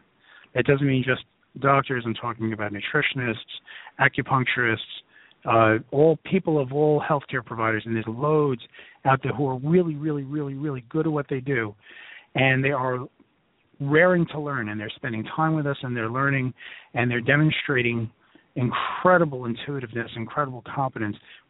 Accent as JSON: {"language": "English", "town": "Brooklyn", "region": "New York", "country": "United States", "said": "I tend to talk like I'm from Brooklyn, which I am."}